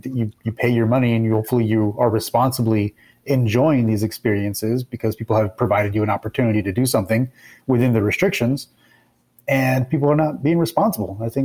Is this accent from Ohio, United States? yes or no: no; Covina, California, United States; in Covina, where my hometown, there's a downtown Covina